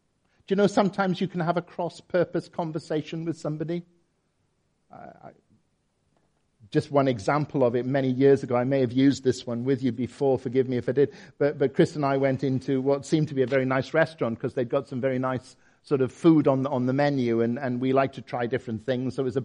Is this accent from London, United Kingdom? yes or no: no; Merthyr Tydfil, Wales, United Kingdom; I came from Merthyr Tydfil and I'm going to the grave.